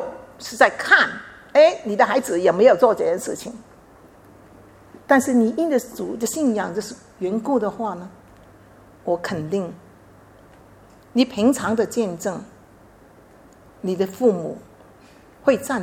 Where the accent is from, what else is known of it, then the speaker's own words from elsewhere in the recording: China; 特别是我们中国人很不容易